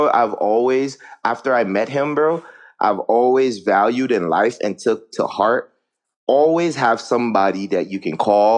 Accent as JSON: {"language": "English", "country": "Haiti", "tie": "born or raised there", "said": "when I was a kid, bro, growing up in Haiti, I had never gone to the dentist at all."}